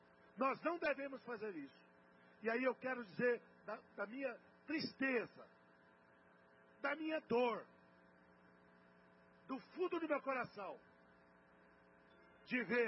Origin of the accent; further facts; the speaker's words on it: Brazil; Eu sou brasileiro. Eu sou patriota. Não é porque eu sou de A ou de B. É porque eu sou brasileiro. E sou patriota.